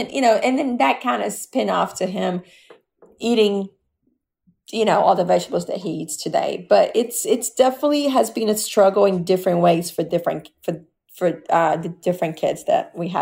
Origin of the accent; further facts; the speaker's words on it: Brazil; growing up in Brazil, we had somebody that worked, you know, it's part of the culture.